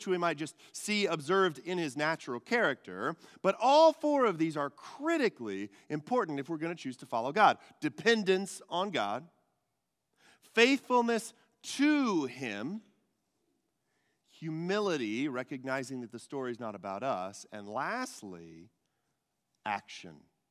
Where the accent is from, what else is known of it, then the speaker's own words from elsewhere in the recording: Texas, United States; For those of you that may not know, I'm from Texas. So we say bag properly with an A instead of with an E.